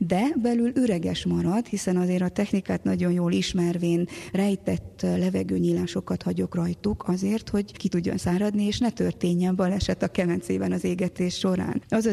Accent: Corund, Harghita, Romania; én egy kerámikus családba születtem Erdélyben, Korondon.

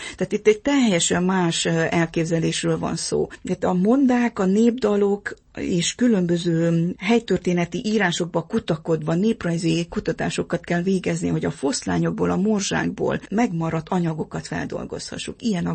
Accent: Székely Land, Romania; Kimondhatatlanul hálás vagyok, hogy abba a családba születtem, ahová. Tehát, hogy székely lehettem, hogy én az én édesapám … korondi fazekasmester és édesanyám

